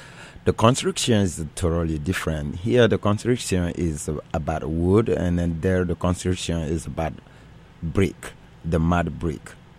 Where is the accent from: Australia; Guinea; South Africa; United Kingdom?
Guinea; Sangbarala; moved away as an adult; now in United States; I grew up in Sangbarala, Guinea. It's my village. I've been there for 25 years in my life and then immigrate into the capital city. And then from the capital city to Germany